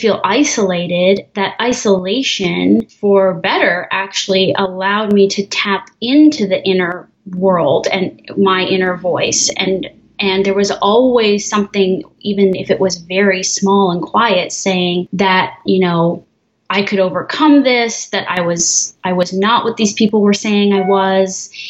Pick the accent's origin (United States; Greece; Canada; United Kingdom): Canada; I always just said half white, half Japanese. And yeah, I mean, I'm pretty Canadian. I didn't really grow up with a lot of traditional Japanese culture or heritage. My grandparents aren't even from Japan. They were from BC.